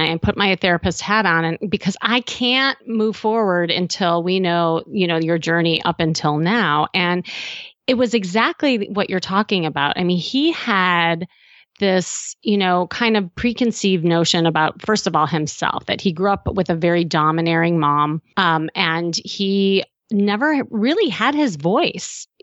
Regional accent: Midwest, United States; No, I'm from the Midwest.

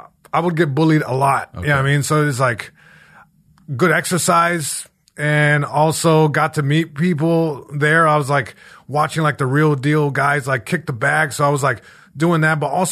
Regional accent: Long Beach, California, United States; just trouble finds you when you're, you know, a young kid growing up in Long Beach.

